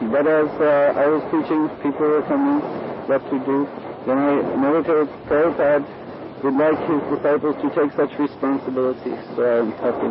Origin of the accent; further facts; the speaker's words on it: United States; I am from America originally, but in 1969, somehow I was brought this side